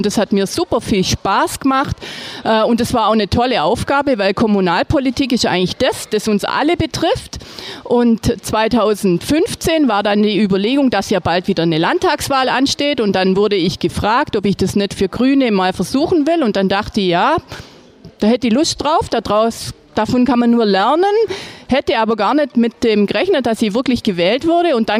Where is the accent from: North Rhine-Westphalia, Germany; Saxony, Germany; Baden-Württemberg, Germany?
Baden-Württemberg, Germany; Wangen im Allgäu